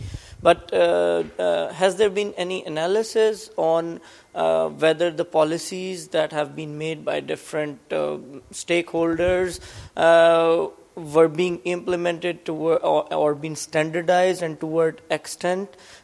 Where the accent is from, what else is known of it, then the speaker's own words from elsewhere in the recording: Pakistan; I'm from Pakistan.